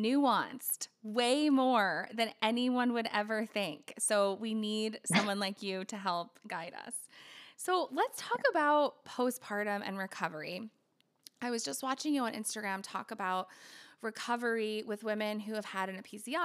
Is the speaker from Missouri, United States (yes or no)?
yes; Missouri, United States; I love that. I'm from Missouri, not close, but, you know, we're kind